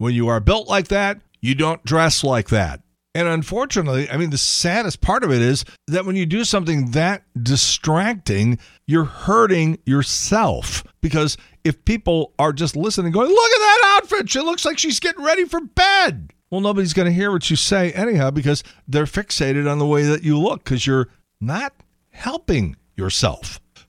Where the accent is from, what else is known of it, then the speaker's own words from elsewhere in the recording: St. Louis, Missouri, United States; You go on vacation. Where are you from? St. Louis. People are, oh, God, St. Louis.